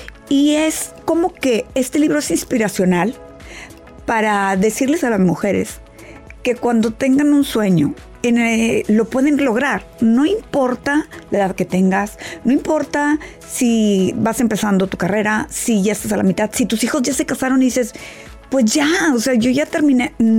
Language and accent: Spanish; Mexico; Aparte, soy la primera mexicana.